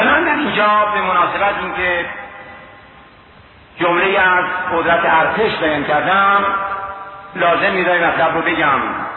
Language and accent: Persian; Iran; وقتی می فهمیدند من ایرانی هستم